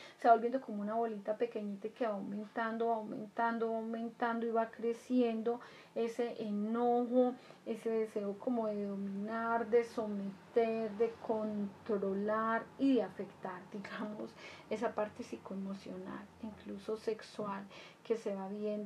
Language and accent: Spanish; Colombia; Y por la cantidad de corrupción que hay, tan terrible en mi país, Colombia es uno de los países más corruptos en el mundo.